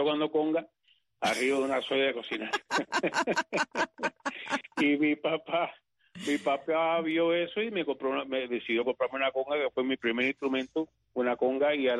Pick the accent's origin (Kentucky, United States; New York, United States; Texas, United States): New York, United States; born there; Spanish is a second language; soy nacido, yo soy nacido en Nueva York.